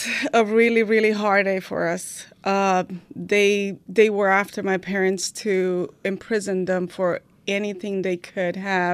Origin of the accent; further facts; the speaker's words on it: Romania; English is a second language; moved away as an adult; now in California, United States; I was born and raised in Romania under a communist regime. My family, which was I included, were persecuted for religious reasons.